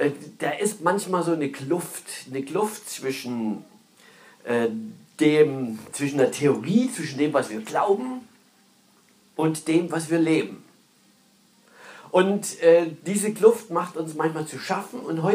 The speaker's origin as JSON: {"language": "German", "region": "Saxony", "country": "Germany", "said": "Ich stamme ja aus Sachsen und da gab es in unserem Dorf ein Dorfkino."}